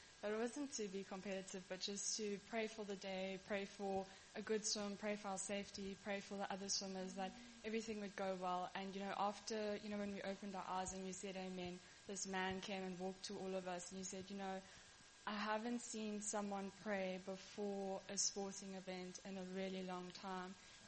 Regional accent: Durban, KwaZulu-Natal, South Africa; we grew up in Durban, so the water was obviously a lot warmer than here in the Cape.

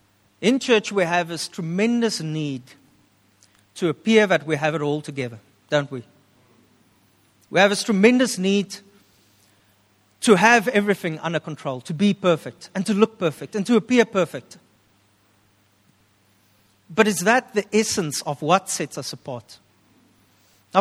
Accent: Upington, Northern Cape, South Africa; I come from Upington. I can handle the heat.

